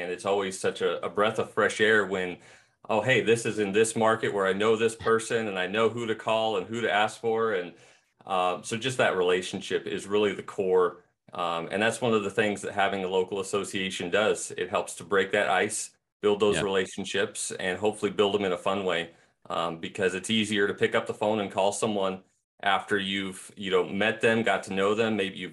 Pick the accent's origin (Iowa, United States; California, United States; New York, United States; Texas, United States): California, United States; we really need something like this in my home state. I'm going all over the place, but there's just nothing like this back at home in California.